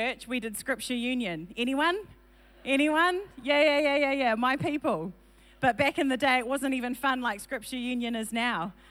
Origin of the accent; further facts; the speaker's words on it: New Zealand; also born or lived in Fiji; I was born in Fiji. And I know. Yeah, it was a good time. And then when I was about 3 years old, we moved to New Zealand. So I'm from Kiwi country.